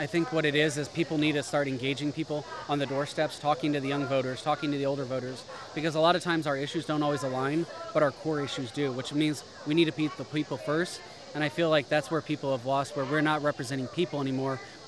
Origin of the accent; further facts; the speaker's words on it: Petersburg, Illinois, United States; now in Springfield, United States; I am currently in Springfield, Illinois. I'm originally from Menard County, Petersburg, Illinois.